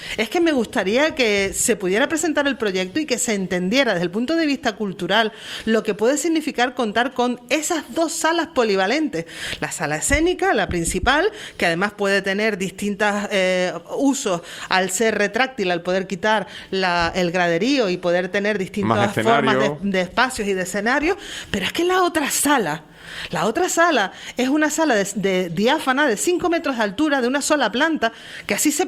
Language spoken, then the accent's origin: Spanish; Puerto de la Cruz, Canary Islands, Spain; porque parece ser que los portuenses no somos tinerfeños